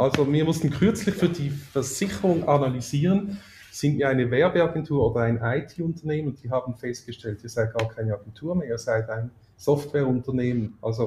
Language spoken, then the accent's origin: German; Basel, Basel-Stadt, Switzerland; also born or lived in Zürich; now in Horgen, Switzerland; Ich bin in Basel aufgewachsen, seit über 30 Jahren aber in Zürich. Würden wir Dialekt sprechen, würde man das sogar noch hören. Ich kriege das nicht weg. Ich lebe mit meiner Frau seit über 12 Jahren in Horgen am Zürichsee.